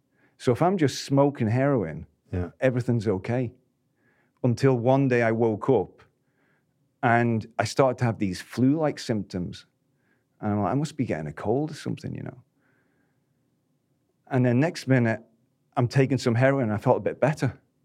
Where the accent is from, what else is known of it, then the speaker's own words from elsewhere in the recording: Isle of Man; And growing up on the Isle of Man, it was quiet. It was safe. I grew up and there was a Viking burial ground in front of the house.